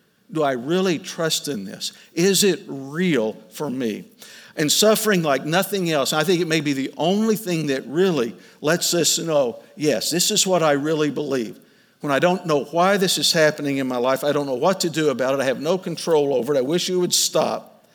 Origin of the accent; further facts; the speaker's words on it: Oklahoma, United States; anytime I travel outside of Oklahoma and with people or groups of friends, they learn I'm from Oklahoma.